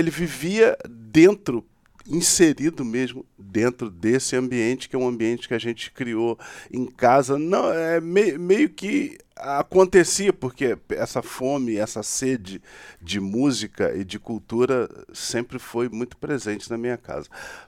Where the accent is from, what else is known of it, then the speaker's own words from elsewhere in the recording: Brazil; Nós que somos brasileiros somos suspeitos para falar, né?